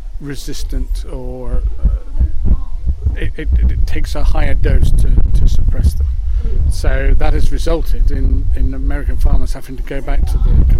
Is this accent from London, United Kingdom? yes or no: no; South West England, United Kingdom; I'm a Cornish farmer, conventional farmer, farm beef and sheep in Cornwall.